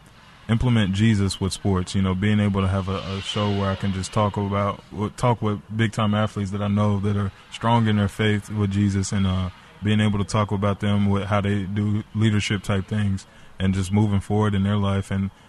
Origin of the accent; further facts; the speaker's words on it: Fort Worth, Texas, United States; born there; No, I was born in Fort Worth.